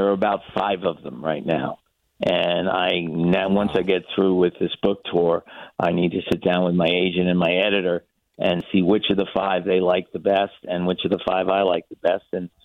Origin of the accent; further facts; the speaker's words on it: New York City, New York, United States; I grew up in New York City. I went to Columbia games as a kid.